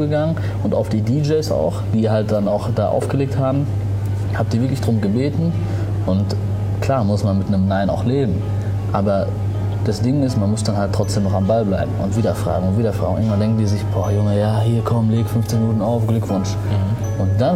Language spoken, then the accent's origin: German; Arnsberg, North Rhine-Westphalia, Germany; Ich bin in Arnsberg aufgewachsen, lebe da immer noch. Das ist eine Kleinstadt in der Nähe von Dortmund.